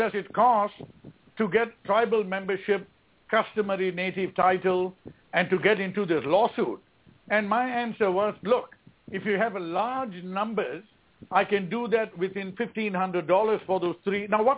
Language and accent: English; Singapore; moved away; So I live outside the country for the most of my time, because I'm originally from Singapore.